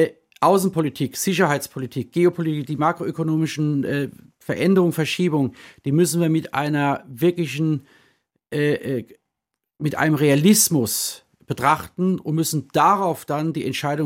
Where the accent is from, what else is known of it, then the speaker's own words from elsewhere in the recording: Worms, Rhineland-Palatinate, Germany; Ich komme aus Worms